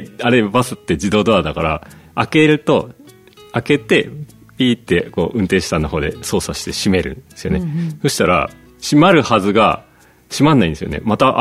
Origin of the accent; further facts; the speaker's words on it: Hokkaido, Japan; 基本北海道で生まれて北海道好きでここにいるのが当たり前で